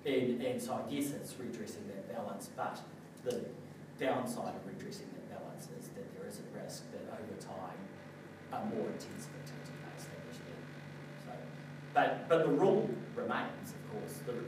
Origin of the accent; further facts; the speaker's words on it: Christchurch, Canterbury, New Zealand; I'm from Christchurch, and I am one of the generations that cycled.